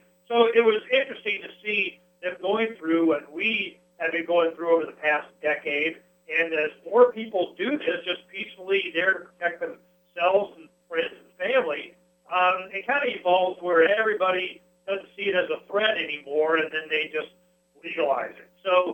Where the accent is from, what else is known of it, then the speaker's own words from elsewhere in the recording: Phoenix, Arizona, United States; I was from Phoenix, and we had gone through these stages.